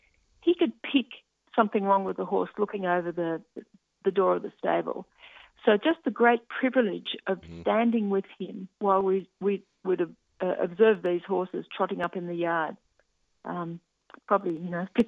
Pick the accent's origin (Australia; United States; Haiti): Australia; Gosford, New South Wales; I went to school in Sydney, but I come from the Central Coast. I'm sort of fourth generation of a bunch of doctors in Gosford, and that's where I come from.